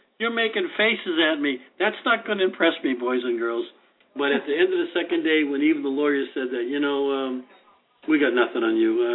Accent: United States; I've done nothing wrong, and as an American citizen, as a taxpayer...

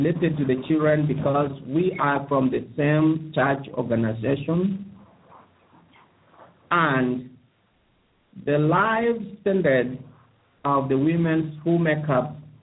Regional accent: Kisii County, Kenya; born there; I was born in 1972 in Guziland.

